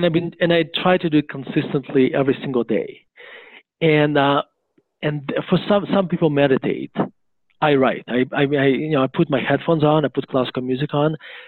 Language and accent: English; United States; So that's not, that's part of the answer would be, I'm American.